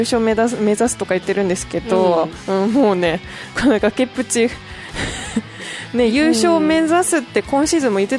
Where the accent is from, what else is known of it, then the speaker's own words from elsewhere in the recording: Saga, Japan; 私は結構そのやっぱり地元が佐賀なので福岡空港経由してこの行き来するので